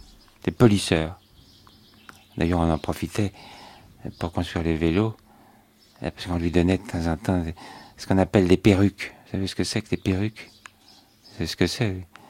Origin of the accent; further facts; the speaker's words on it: La Garenne-Colombes, Île-de-France, France; Moi, je suis de Paris. Hein, je suis né dans la banlieue, même. La banlieue de Paris, hein